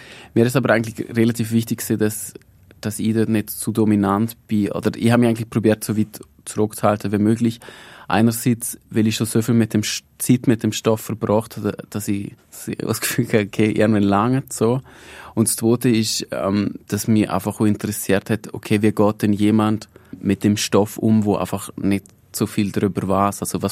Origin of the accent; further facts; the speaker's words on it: Liechtenstein; du schwätzt so komisch, von wo kommst du? Und dann habe ich gesagt, Liechtenstein.